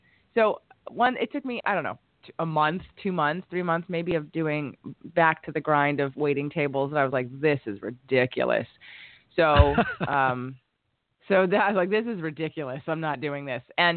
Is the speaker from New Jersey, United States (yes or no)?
no; Pennsylvania, United States; now in New York City, United States; I was already living in New York, but I'm originally from Pennsylvania.